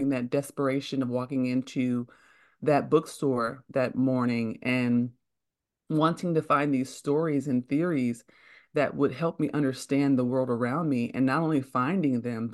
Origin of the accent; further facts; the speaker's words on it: Oakland, California, United States; Growing up in Oakland, California, I grew up in the birthplace of the Black Panther Party.